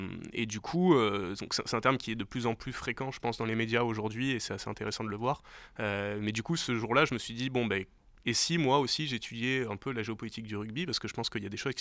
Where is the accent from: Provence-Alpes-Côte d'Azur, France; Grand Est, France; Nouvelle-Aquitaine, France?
Provence-Alpes-Côte d'Azur, France; also born or lived in Grenoble; moi je viens du sud de la France, sud-est de la France, à côté de Toulon, où j'ai grandi dans une terre de rugby.